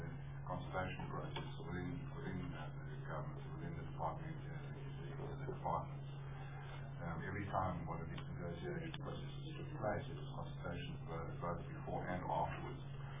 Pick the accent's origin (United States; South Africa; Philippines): South Africa; one of the things that we really focused on as a South African delegation was to make sure that there was compatibility between our national development in Agenda 2063 and the 2015 development agenda.